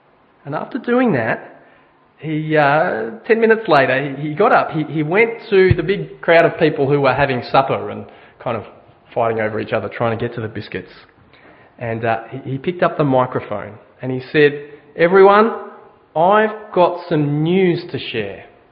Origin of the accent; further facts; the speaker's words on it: Scotland, United Kingdom; I'm Scottish, so I'm... Yeah. And I'm Presbyterian, and I'll make sure my kids are too, because they're Scottish as well.